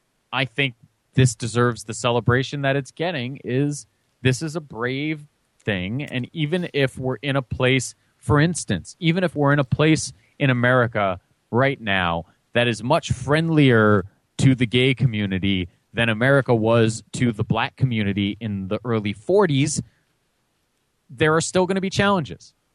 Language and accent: English; Midwest, United States; Jerry, I know that. I grew up in the Midwest.